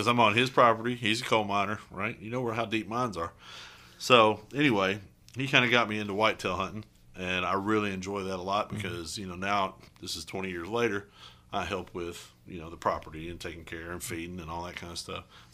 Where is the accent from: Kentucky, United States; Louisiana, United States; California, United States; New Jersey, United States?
Kentucky, United States; I'm from Martin County, and we have property in Moorhead.